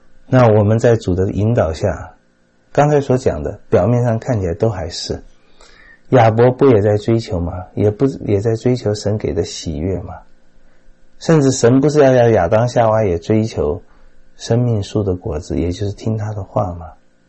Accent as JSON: {"language": "Chinese", "country": "China", "said": "我们中国人"}